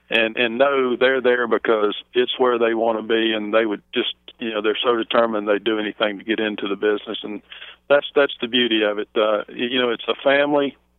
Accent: Virginia, United States; When I was 8 years old, I was at the Virginia State Fair in Richmond. I grew up in Virginia

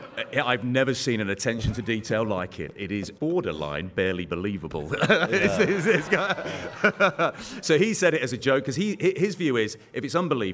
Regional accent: Midlands, United Kingdom; I've always had a soft spot for Aston Villa. I'm from the Midlands, etc.

